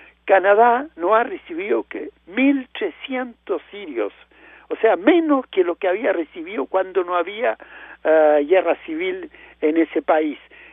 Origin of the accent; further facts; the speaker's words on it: Chile; a nosotros como chilenos